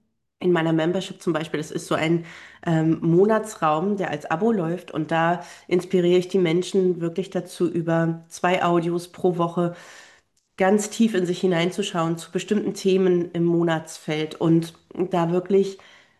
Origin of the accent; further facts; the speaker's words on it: Mecklenburg-Vorpommern, Germany; ich lebe in meiner Heimat in Vorpommern, bin hier ganz glücklich, in meiner Natur zu sein, auf meiner Heimaterde zu sein